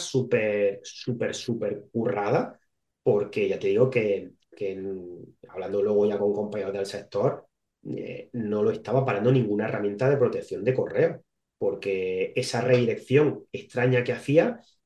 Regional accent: Spain; estamos ya cuatro españoles, ya hay algunos más, cuando yo entré estábamos dos solos

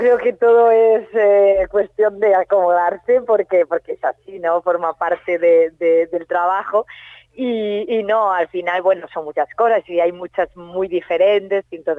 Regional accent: Galicia, Spain; yo que soy gallega más aún

